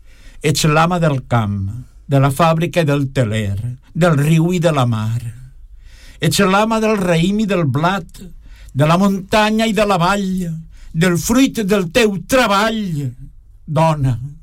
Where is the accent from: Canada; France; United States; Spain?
Spain; French is a second language; Moi, je suis né dans l'Espagne franquiste, profonde.